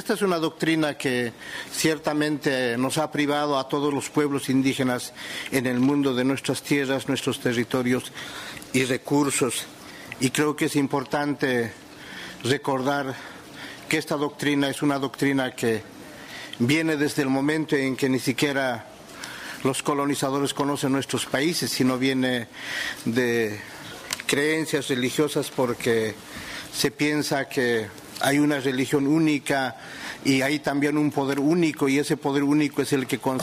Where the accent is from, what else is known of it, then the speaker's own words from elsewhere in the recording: Bolivia; el año de 1843 en mi país, en Bolivia